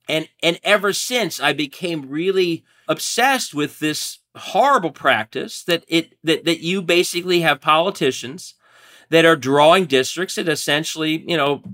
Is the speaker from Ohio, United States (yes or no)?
yes; Cincinnati, Ohio, United States; So I'm from Cincinnati. I've moved back to Cincinnati after law school.